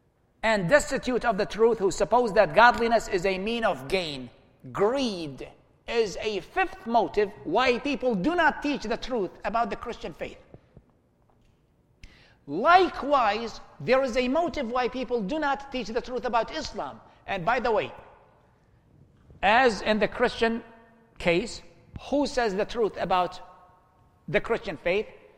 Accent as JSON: {"language": "English", "country": "Iraq", "tie": "born or raised there", "said": "I was born and raised in Iraq."}